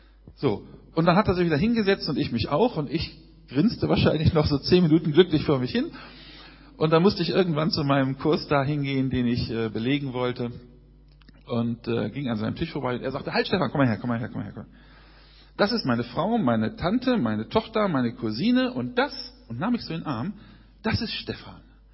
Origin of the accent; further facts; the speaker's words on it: Berlin, Germany; ich komme aus Berlin.